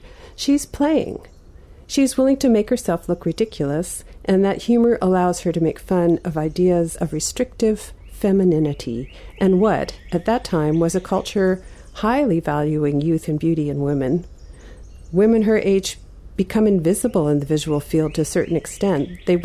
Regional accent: Washington, District of Columbia, United States; brought me immediately back to the voices of women I remember from when I was a little girl growing up in Washington, D.C.

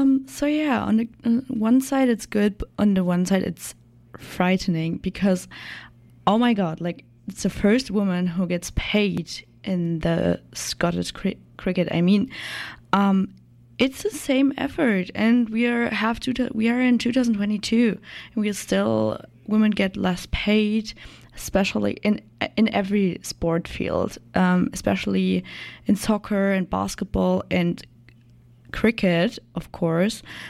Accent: Germany; I'm the new intern, and I'm from Germany, so I'm talking about Germany.

